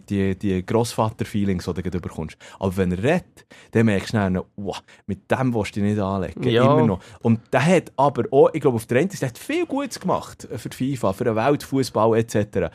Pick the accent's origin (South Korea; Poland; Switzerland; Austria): Switzerland; also als Schweizer